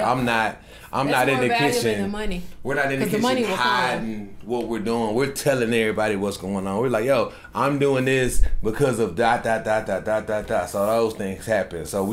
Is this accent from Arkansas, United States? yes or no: no; Memphis, Tennessee, United States; I'm from Memphis. Like, almost every time we walk into the room, we tell people we from Memphis. Oh, yeah, man, you know I'm from Memphis.